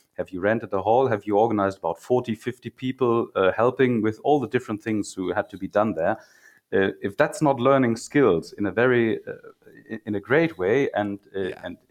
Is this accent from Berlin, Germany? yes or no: no; Plettenberg, North Rhine-Westphalia, Germany; English is a second language; which took place in my hometown in Plettenberg in Germany.